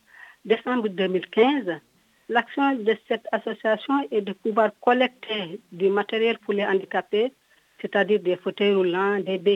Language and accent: French; Kaolack, Senegal; Je suis de Kaolack, à 191 km de Dakar.